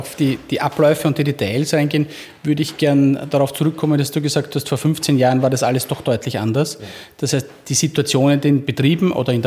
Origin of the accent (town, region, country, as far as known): Austria